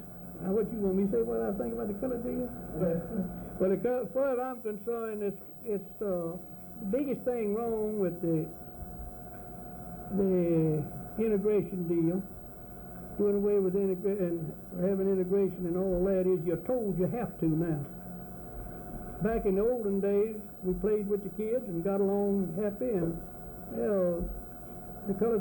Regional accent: Lake Providence, Louisiana, United States; born there; And I was born in Lake Providence

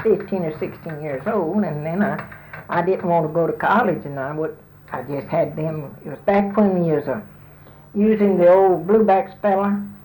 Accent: Alabama, United States; born there; And it was Geneva before the year I was born. And I was born in Houston County. It was just Houston County then.

